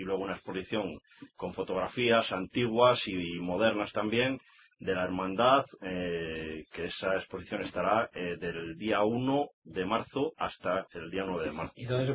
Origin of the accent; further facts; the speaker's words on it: Medina de Rioseco, Castile and León, Spain; born there; está a 40 kilómetros de aquí, que es la Semana Santa de donde yo nací, de Mena de Río Seco